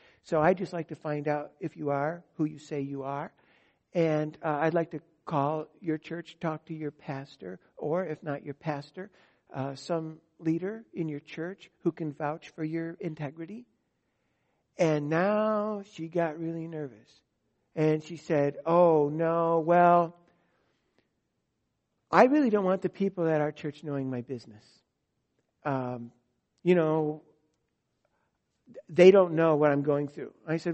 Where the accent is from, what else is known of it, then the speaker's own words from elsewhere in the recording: United States; I am naturally resistant to that because I'm an American and I live in this century and no other.